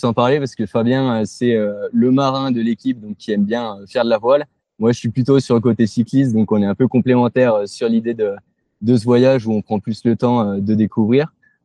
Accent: Voiron, Auvergne-Rhône-Alpes, France; Donc, avec Fabien, on est originaire de Voiron.

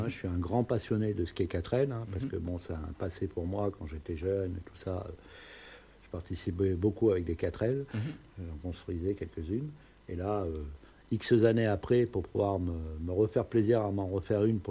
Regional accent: Grenoble, Auvergne-Rhône-Alpes, France; est deux, vieux, deux anciennes Grenoble tous les deux.

